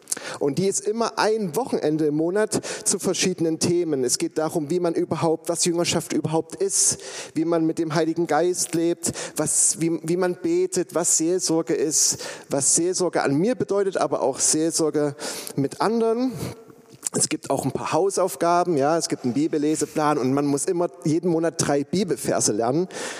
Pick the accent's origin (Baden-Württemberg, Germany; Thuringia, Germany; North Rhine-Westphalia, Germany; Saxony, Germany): Saxony, Germany; Plauen; also born or lived in Leipzig; weil Plauen meine Geburtsstadt ist. Und zehn Jahre meines Lebens habe ich in Plauen gelebt. Und dann ging es nach Leipzig, aber jetzt ins Erzgebirge